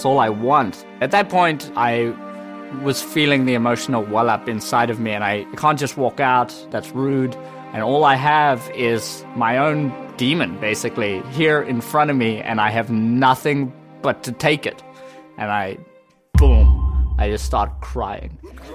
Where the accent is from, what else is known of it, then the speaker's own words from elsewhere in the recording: South Africa; moved away as an adult; I'm 26 years old and I'm a booking agent. I moved here from South Africa, my hometown